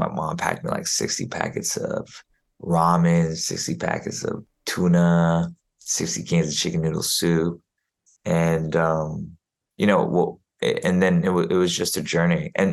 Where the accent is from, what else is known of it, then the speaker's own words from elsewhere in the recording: Juneau, Alaska, United States; born there; also born or lived in Germany; I was born in Juneau, Alaska. And she was like, I lived in Juneau, Alaska. And I was like, oh my gosh, I'm an Army brat. And I lived in Germany.